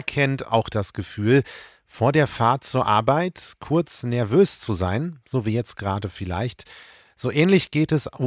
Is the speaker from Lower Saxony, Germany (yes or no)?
yes; Bückeburg, Lower Saxony, Germany; Meine Kindheit habe ich im Bergbad in Bückeburg verbracht.